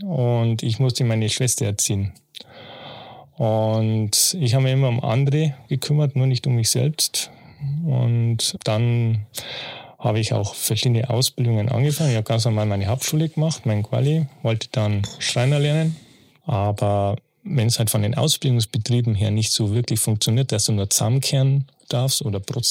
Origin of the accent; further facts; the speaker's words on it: Bavaria, Germany; Ich bin aus Bayern.